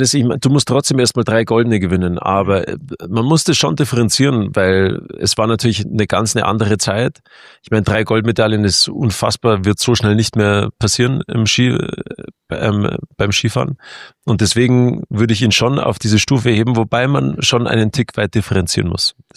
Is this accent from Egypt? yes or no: no; Italy; German is a second language